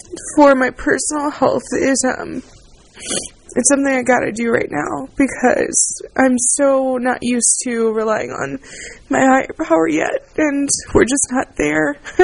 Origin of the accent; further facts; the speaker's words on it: the South, United States; It was in Nashville. Like, I'm from the South. I love food. We love food. We don't know normal portion sizes. We don't know things that are not fried.